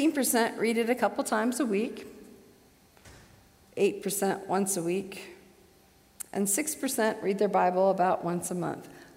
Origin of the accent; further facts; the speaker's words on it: Midwest, United States; But I grew up in the Midwest, in the Methodist Church